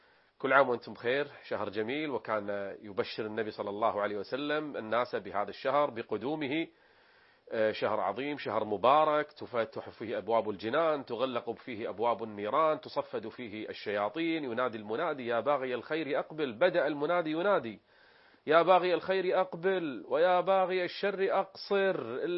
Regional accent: Kuwait; المساجد عندنا في الكويت صحيح في تباعد

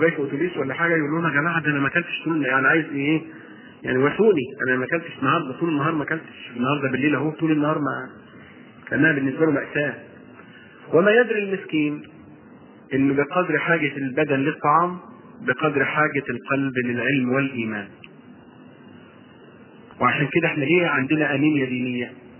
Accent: Egypt; تقريبا كلنا كمصريين بالذات

